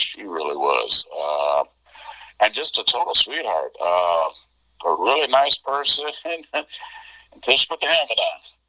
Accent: San Bruno, California, United States; also born or lived in Topeka, Kansas; I grew up both in California and Topeka, Kansas, and went to school in both places. And I guess for the most part, I grew up in San Bruno, where San Francisco Airport really is.

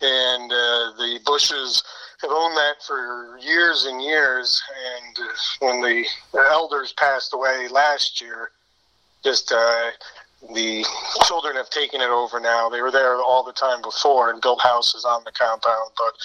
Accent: Ridgefield, Connecticut, United States; born there; I was born in Ridgefield, Connecticut in 1975.

